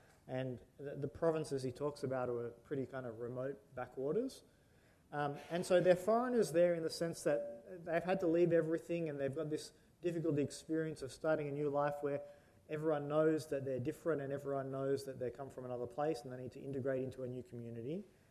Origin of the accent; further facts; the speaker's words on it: Australia; It's not, we're Australian, we need to hold on to our Australian culture.